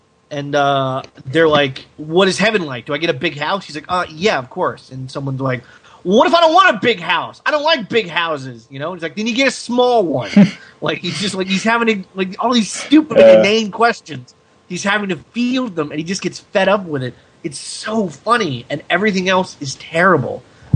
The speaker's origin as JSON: {"language": "English", "country": "United States", "said": "I still liked it because I am American"}